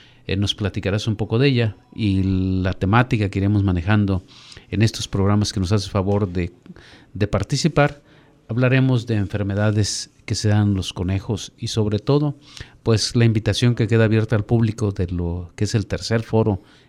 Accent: Mexico; pueden perfectamente irse integrando a la dieta de nosotros como mexicanos

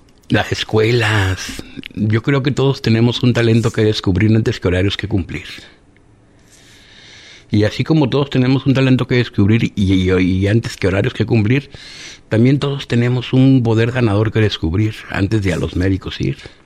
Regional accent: Guadalajara, Jalisco, Mexico; crecí en Guadalajara, mi padre y mi madre, mi padre era joyero, trabajaba el oro, mi madre tenía un negocio de comida, ahí aprendí yo a cocinar.

